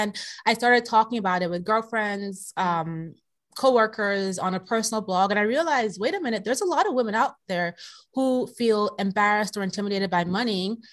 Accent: Nigeria; I'm originally from Nigeria, a background where, you know, for a woman's place, you know, marriage, having kids.

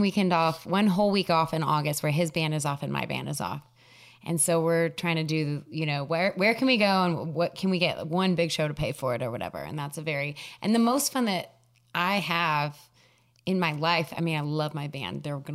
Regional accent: Las Cruces, New Mexico, United States; I know I'm from Las Cruces

